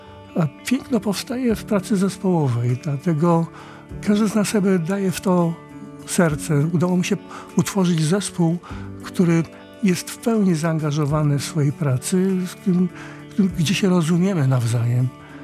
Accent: Dzierżoniów, Lower Silesian Voivodeship, Poland; now in Gdańsk, Poland; Razem z żoną kończyliśmy szkołę średnią w Strzelinie. Ja pochodzę z Dolnego Śląska, z Dzierżoniowa, żona z Ilcza. W Strzelinie kończyliśmy szkołę, ona liceum medyczne, ja technikum samochodowe.

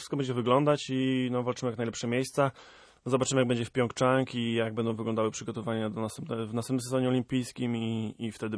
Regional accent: Grudziądz, Kuyavian-Pomeranian Voivodeship, Poland; Ja koło Grudziądza się wychowałem, miała miejscowość, grupa, garnizonowa miejscowość, także tam mnie ludzie rozpoznają, w moim rodzinnym mieście Grudziądzu

